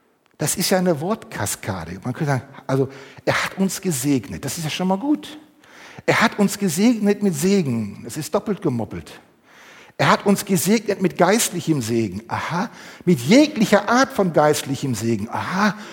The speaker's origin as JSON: {"language": "German", "region": "North Rhine-Westphalia", "country": "Germany", "tie": "born or raised there", "said": "Im Ruhrgebiet, wo ich aufgewachsen bin, gab es nur so einen Spruch"}